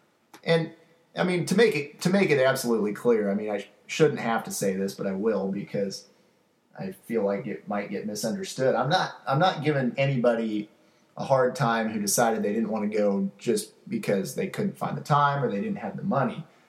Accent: Kansas, United States; we're from Kansas, okay?

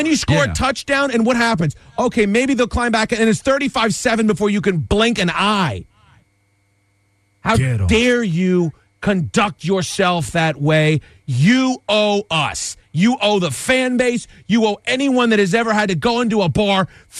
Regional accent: Springfield, Virginia, United States; now in Burke, United States; in Springfield, Virginia. I live in Sunset Woods Court in Burke, Virginia. I went to George Mason University. I'm Northern Virginia. I'm D.C.

